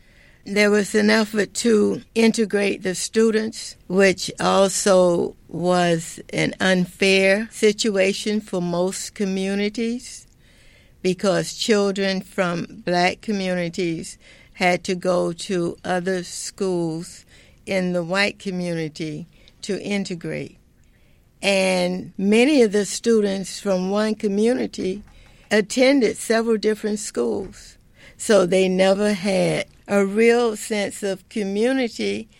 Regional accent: Miami, Florida, United States; also born or lived in Coconut Grove; a native Miamian, born and raised in Coconut Grove in elementary school.

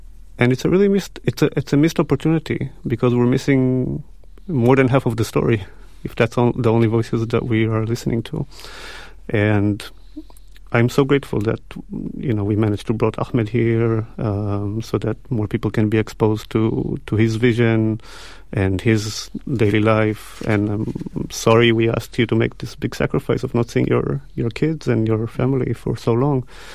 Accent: Israel; Well, I grew up in Israel. I'm Jewish.

